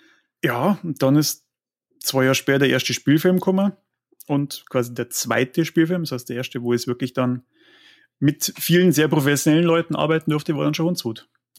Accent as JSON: {"language": "German", "town": "Beratshausen", "region": "Bavaria", "country": "Germany", "tie": "born or raised there", "said": "ich bin in Beratshausen aufgewachsen, Landkreis Ringsburg, wenn es die meisten nicht kennen."}